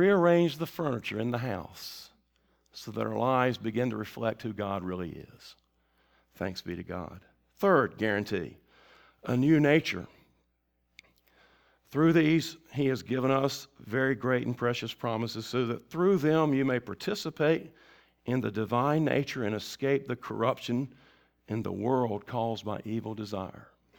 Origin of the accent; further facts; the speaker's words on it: Tarboro, North Carolina, United States; growing up in Tarboro, North Carolina, in an overachieving family as a sort of a middle child who hated life